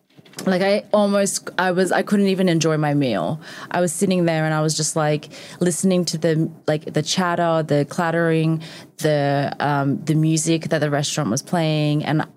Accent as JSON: {"language": "English", "country": "Australia", "said": "But yeah, I think it's more like I'm also Australian."}